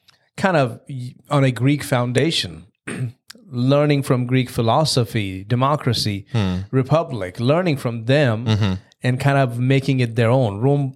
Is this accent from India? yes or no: yes; India; the times that I grew up in India, you know, going to school in the 70s and the 80s.